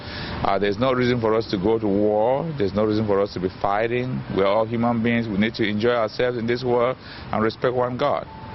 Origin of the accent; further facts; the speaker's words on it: Cameroon; now in United States; I come from Cameroon, Central Africa. Been in the United States here for quite a while